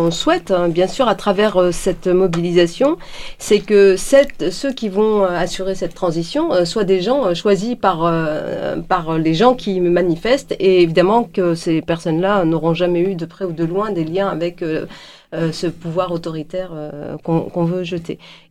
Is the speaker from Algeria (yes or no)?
yes; Algeria; En fait, bon, quand on est algérien, on le connaît.